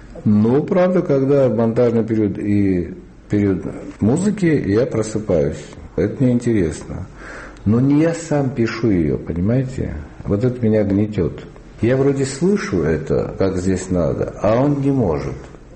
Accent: Karabakh, Azerbaijan; Я вырос в Азербайджане, в Карабахе, и у нас радио целый день передавало азербайджанскую музыку.

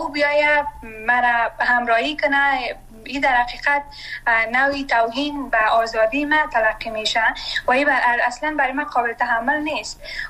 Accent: Afghanistan; من شخصا آرزویی را ندارم که وطن ما ترک کنم، من سرمایه وطنم هستم، من اونجا درس خواندم

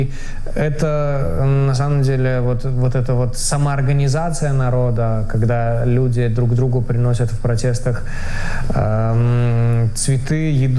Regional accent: Belarus

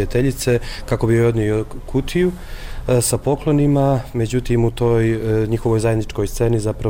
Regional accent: Montenegro; Projekat je posebno za mene koji dolazim iz Crne Gore veoma bitan

